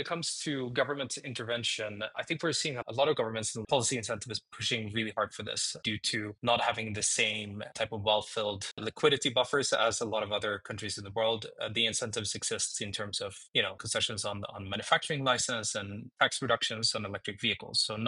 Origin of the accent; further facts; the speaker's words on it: Sweden; I'm from Sweden. Volvo was a huge part of the area where I grew up